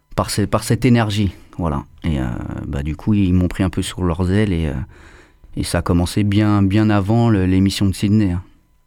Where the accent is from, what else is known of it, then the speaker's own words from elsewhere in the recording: Paris, Île-de-France, France; moi je viens de Paris, c'est, mon quartier c'était Porte de Montreuil en fait. Et donc à cette époque-là, bah, j'étais jeune, j'avais 9 ans